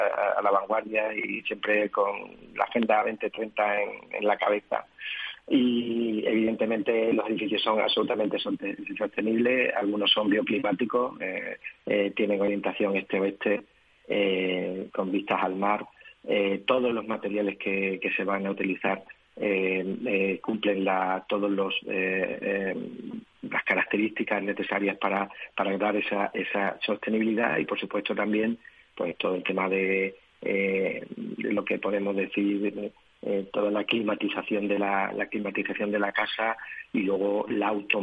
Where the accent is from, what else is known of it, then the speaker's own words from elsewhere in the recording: Málaga, Andalusia, Spain; porque es verdad que nosotros somos malagueños